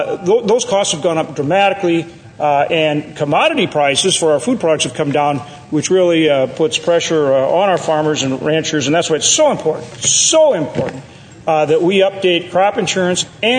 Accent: North Dakota, United States; like my home state of North Dakota

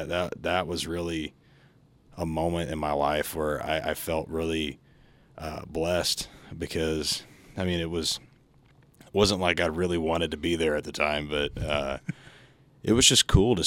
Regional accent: Texas, United States; growing up in Southeast Texas, you know, I had never really left the area as often.

